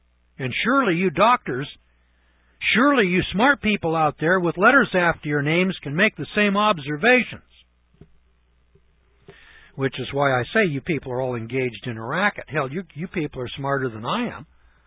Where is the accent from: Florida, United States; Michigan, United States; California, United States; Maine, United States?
California, United States; Now I'm from California too.